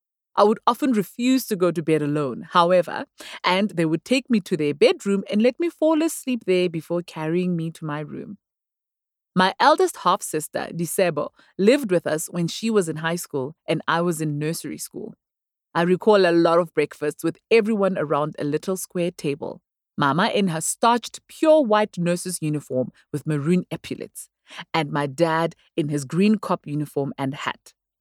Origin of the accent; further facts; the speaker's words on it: Thaba Nchu, Free State, South Africa; born there; I was born in Moroka Hospital in Thabantsho, where my mother worked.